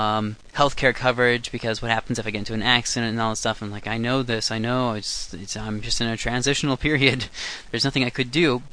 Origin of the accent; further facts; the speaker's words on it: United States; Because as an American